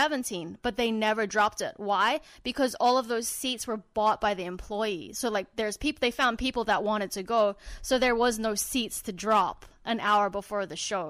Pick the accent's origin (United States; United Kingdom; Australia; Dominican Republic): Australia; Shut up, I'm Australian, man.